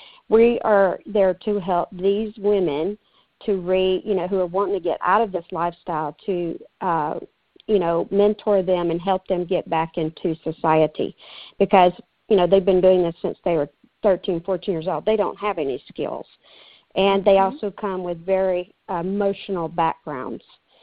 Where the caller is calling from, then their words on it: Texas, United States; Hi. Well, I'm calling from Texas.